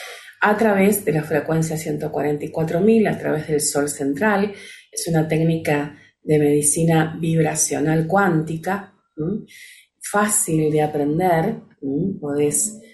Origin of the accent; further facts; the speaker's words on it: Argentina; born there; Mi amado país, mi tierra querida, que amo con todo mi corazón, durante mucho tiempo me preguntaba por qué había nacido en la Argentina, ¿no? ¿Para qué había nacido en Argentina?